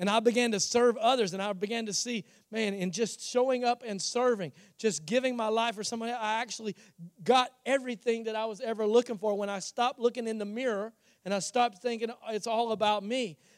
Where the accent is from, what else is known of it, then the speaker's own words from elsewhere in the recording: Virginia, United States; I mean, I'm from the hills of Virginia. I'm like from the Appalachian Mountains.